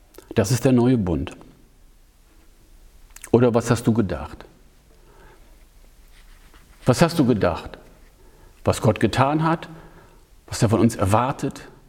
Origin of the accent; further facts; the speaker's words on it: Germany; Ich bin auf dem Land aufgewachsen, in der Nähe von Bremen. Bei uns fuhr nur der Schulbus, so zweimal am Tag.